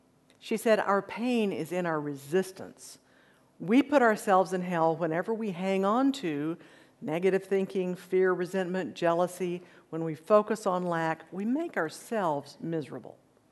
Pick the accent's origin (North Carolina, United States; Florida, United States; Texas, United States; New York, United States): Texas, United States; Odessa; I grew up in Odessa, where you can see for … No hills, no trees.